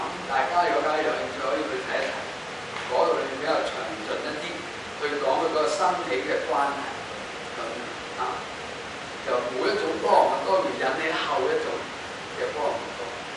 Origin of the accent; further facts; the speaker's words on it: China; 即係我哋中國人咧就叫訓古人的事。